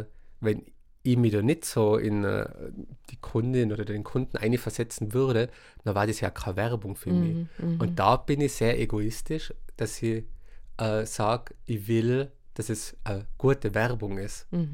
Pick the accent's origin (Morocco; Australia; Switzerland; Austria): Austria; Tyrol; vielleicht wäre dann das als Tiroler nochmal ein bisschen mehr eingeimpft. Der ist einfach da. Das ist, du hast den Dialekt